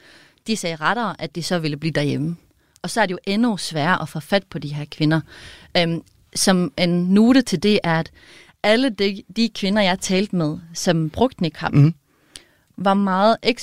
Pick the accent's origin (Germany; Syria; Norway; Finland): Norway; now in Denmark; Jeg er fra Norge, og det synes jeg også har været meget interessant i den her undersøgelse